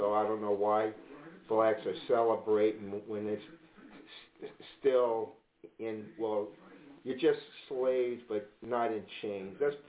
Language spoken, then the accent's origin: English; Rockland, Massachusetts, United States; But anyway … from Rockland, Massachusetts.